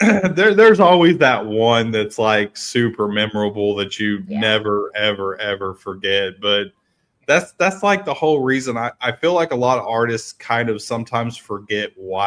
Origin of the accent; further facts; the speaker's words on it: Oklahoma, United States; born there; because I was born in Oklahoma.